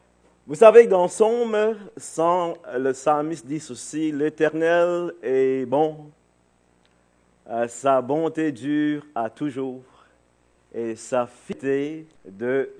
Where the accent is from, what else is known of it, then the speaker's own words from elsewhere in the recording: Barbados; first language English; French is a second language; now in Canada; Moi, je viens de la Barbade. C'est mon pays natal. Et ma langue maternelle, c'est l'anglais. Et ça fait plusieurs années que je suis au Québec. Et j'ai appris le français. Je me suis marié avec une Québécoise purlaine.